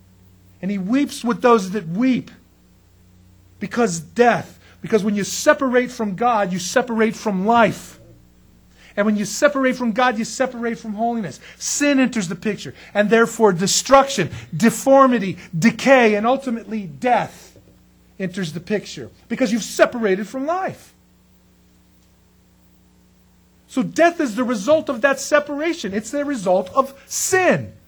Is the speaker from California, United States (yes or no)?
yes; San Diego, California, United States; also born or lived in Escondido; One time, a long time ago, when I grew up in San Diego or Escondido, we used to go out to the desert and drive out there